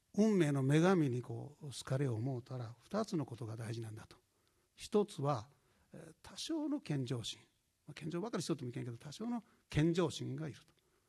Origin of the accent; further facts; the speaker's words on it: Kurashiki, Okayama, Japan; 倉敷で生まれまして、地元の高校大学を卒業いたしまして岡山県庁に入った、自慢にはならないかも分かりませんが、生粋の岡山県人ということで、60年余り岡山で過ごしてきた